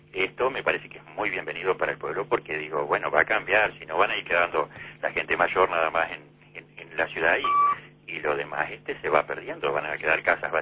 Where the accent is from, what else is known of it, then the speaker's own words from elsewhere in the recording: Conchillas, Colonia, Uruguay; Bueno, yo nací en Conchillas, yo vivo en la zona rural de Conchillas, Santa Rosa, de Conchillas, departamento de Colonia.